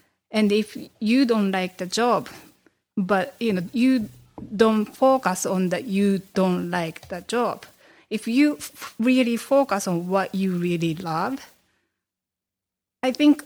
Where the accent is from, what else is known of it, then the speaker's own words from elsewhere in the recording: Japan; I grew up in Japan. I had everything